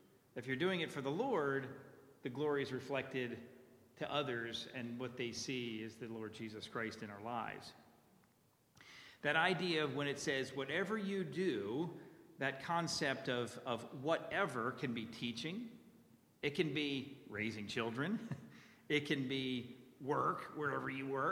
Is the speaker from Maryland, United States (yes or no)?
yes; Baltimore, Maryland, United States; And we had a memory verse program at the chapel that I grew up there in Baltimore.